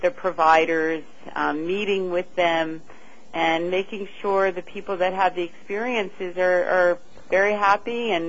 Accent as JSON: {"language": "English", "town": "New York City", "region": "New York", "country": "United States", "tie": "born or raised there", "said": "No, I don't, but I did grow up here in New York."}